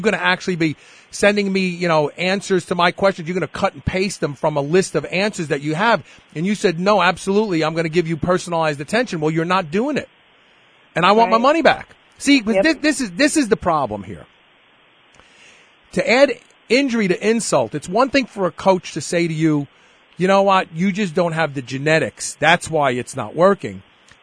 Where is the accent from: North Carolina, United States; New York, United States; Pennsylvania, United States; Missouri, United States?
New York, United States; Maybe it is because I'm from New York, and I don't like to waste a lot of time.